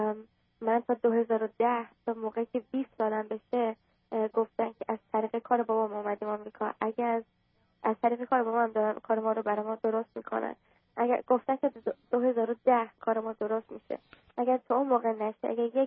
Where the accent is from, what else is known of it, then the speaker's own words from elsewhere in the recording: Iran; also born or lived in Toronto, Canada; now in Dallas, United States; من از 1999 از ایران خارج شدیم، اومدیم به تورنتو کانادا.